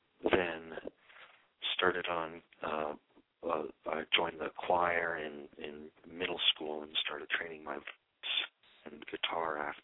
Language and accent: English; New Jersey, United States; moved away as an adult; also born or lived in Ohio / Boston; I was born in Ohio and raised. I grew up pretty much in New Jersey